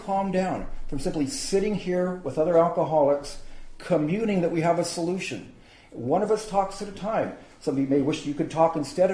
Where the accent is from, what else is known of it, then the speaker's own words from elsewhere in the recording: Phoenix, Arizona, United States; So I grew up in Phoenix, Arizona. When I was 19, just almost ready to turn 20, I was addicted to heroin.